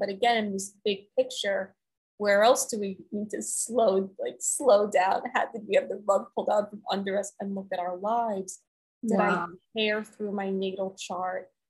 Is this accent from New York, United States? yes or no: yes; New York City, New York, United States; I grew up on the Upper East Side of New York City, went to one of the top private schools.